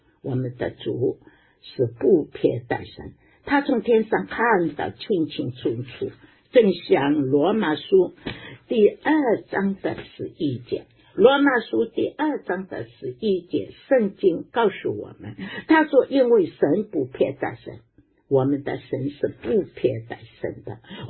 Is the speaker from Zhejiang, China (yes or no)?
yes; Wenzhou, Zhejiang, China; 确确实实啊，我们温州人在那个90年代零零年的时候